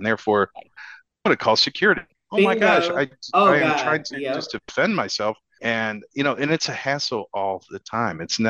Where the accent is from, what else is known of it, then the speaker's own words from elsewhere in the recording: St. Louis, Missouri, United States; now in Dallas, United States; And so Dallas is actually a much more progressive city. You know, we come from St. Louis.